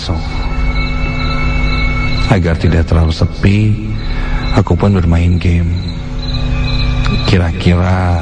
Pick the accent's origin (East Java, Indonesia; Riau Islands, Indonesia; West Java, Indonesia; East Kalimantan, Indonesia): West Java, Indonesia; Tasikmalaya; now in Cianjur, Indonesia; Aku seorang perantau asal Tasikmalaya. Saat ini aku bekerja di daerah Cianjur.